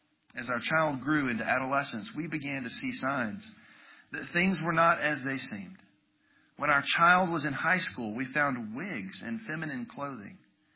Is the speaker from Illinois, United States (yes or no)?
no; Louisville, Kentucky, United States; I'm from Louisville, Kentucky.